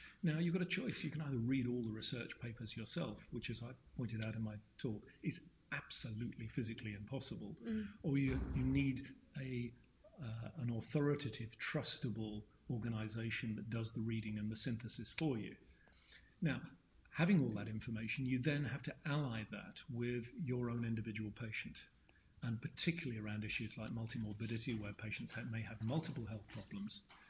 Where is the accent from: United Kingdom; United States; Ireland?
United Kingdom; I'm from the United Kingdom